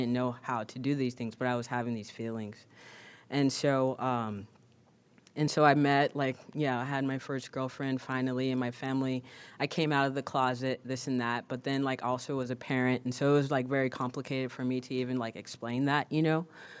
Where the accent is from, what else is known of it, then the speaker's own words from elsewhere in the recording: Seattle, Washington, United States; I'm from Seattle, and I would get so drunk and high.